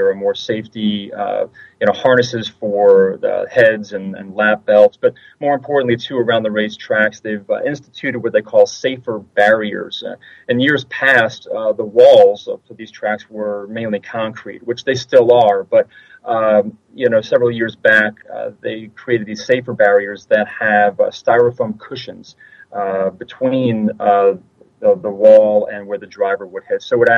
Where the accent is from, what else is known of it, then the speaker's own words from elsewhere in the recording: New York, United States; I'm originally from New York